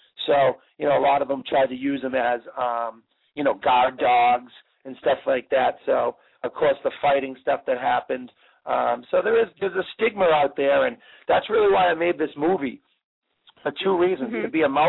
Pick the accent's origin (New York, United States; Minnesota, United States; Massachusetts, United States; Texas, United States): Massachusetts, United States; Boston; You know, I came from Boston. You know, I grew up with labs